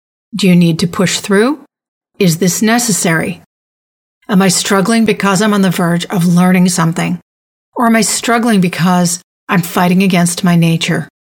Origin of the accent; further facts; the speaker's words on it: New York, United States; after transferring down to Stony Brook in my home state of New York.